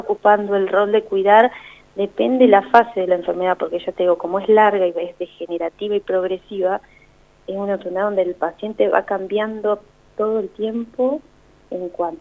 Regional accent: Bolívar, Buenos Aires Province, Argentina; born there; now in Neuquén, Argentina; En realidad yo nací en Bolívar, soy de la provincia de Buenos Aires y vivo acá hace muchísimos años.

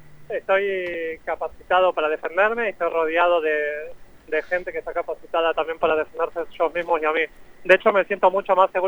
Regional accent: Argentina; moved away as an adult; now in Israel; Yo si bien nací en Argentina, viví en Argentina hasta los 26 años, yo soy israelí y me siento israelí también, me siento parte de esa sociedad

